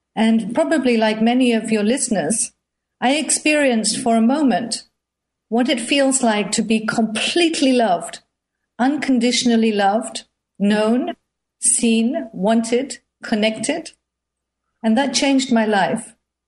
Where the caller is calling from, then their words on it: New Zealand; I'm calling in from New Zealand.